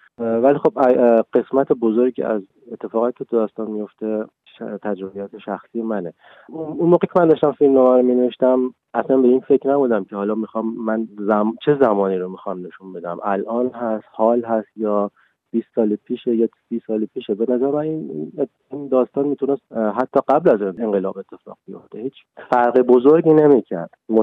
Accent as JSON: {"language": "Persian", "town": "Shiraz", "region": "Fars", "country": "Iran", "tie": "born or raised there", "also_born_or_lived": "Tehran", "said": "من خودم تو تهرانم زندگی کردم، تو شیراز بزرگ شدم ولی تهران زندگی کردم."}